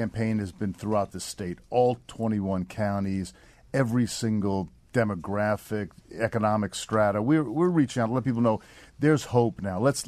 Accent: Union City, New Jersey, United States; How can I grew up in Union City.

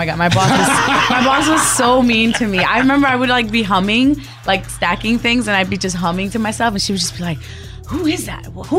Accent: New York City, New York, United States; I've been singing since I was 3, born and raised in New York City.

